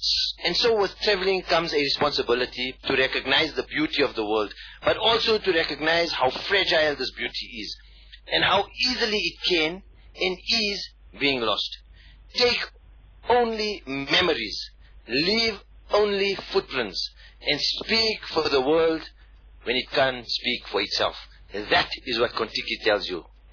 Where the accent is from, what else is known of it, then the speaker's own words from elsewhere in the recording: Benoni, Gauteng, South Africa; He used to be, because I'm from Benoni, and he used to be daily in our house.